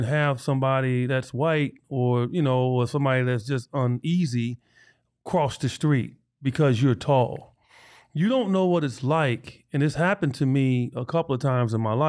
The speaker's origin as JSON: {"language": "English", "town": "Chicago", "region": "Illinois", "country": "United States", "tie": "born or raised there", "said": "And I give them stories of me growing up in Chicago and being chased out of neighborhoods by, you know, white teenagers because they don't want you in the neighborhood"}